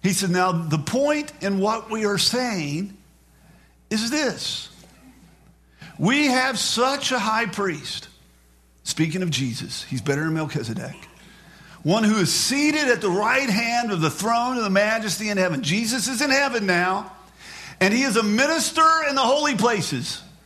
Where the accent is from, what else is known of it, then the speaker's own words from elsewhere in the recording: West Virginia, United States; And my cousin Gwen, we're from West Virginia, it's okay.